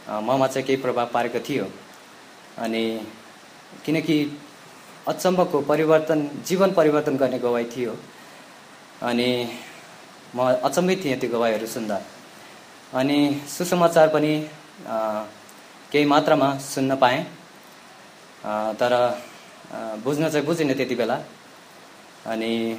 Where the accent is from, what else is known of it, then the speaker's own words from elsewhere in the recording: Bagmati, Nepal; also born or lived in India; अनि मेरो जन्म चाहिँ इन्डियामा भएको तर छोटो समयमै म नेपालमा आएँ सानो उमेरमै अनि चितवन जिल्लामा हाम्रो बसाइसराय भयो अनि म त्यहीँ हुर्केँ